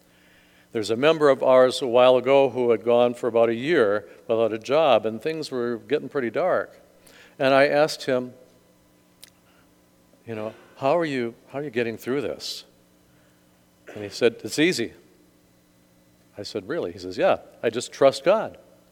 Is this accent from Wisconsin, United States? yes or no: yes; Eau Claire, Wisconsin, United States; my home church in Eau Claire when I was growing up in Wisconsin.